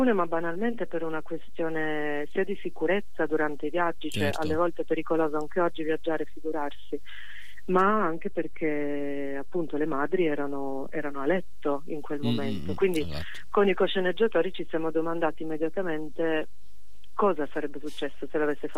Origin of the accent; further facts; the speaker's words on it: Friuli-Venezia Giulia, Italy; in Friuli Venezia Giulia la situazione è un po' come Pisa-Livorno, diciamo, quindi io sono veneto-giuliana.